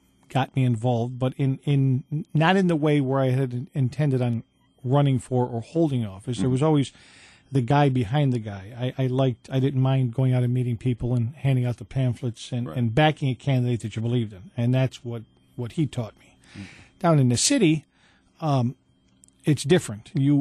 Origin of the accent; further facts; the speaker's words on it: Albany, New York, United States; born there; because I wasn't born in Utica, I was born in Albany, and I spent a good part of my life outside of Utica